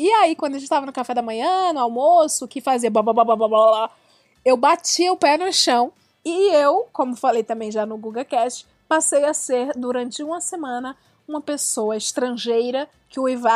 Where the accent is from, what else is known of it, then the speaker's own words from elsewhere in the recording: Ceará, Brazil; Eu sou do Ceará, eu era de periferia.